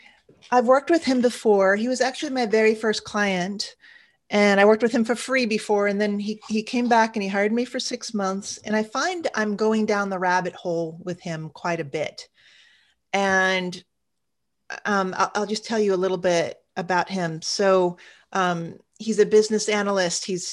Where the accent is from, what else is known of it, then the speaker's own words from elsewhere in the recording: United States; because as an American, it's very much like, well, what do you want to do?